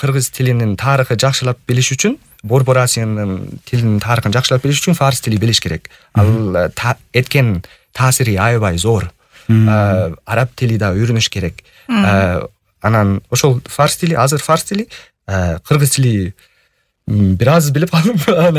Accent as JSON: {"language": "Kyrgyz", "region": "England", "country": "United Kingdom", "tie": "born or raised there", "second_language": "Kyrgyz", "said": "Мен ошо өзүм Англиядан болдум. Англиянын батышындагы кичинекей шаардан болдум. Ал жакта төрөлүп чоңойгом."}